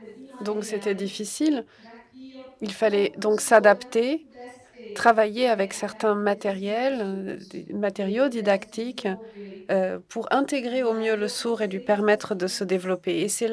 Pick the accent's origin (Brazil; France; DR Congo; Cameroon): Brazil; João Pessoa, Paraíba; French is a second language; Je viens de João Pessoa, à Paraíba. Mais je travaille à l'UFCG, à Campina Grande.